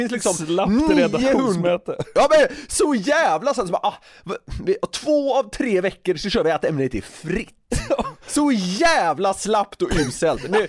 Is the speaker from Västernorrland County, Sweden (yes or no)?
no; Gothenburg, Västra Götaland County, Sweden; jag är ju från Göteborg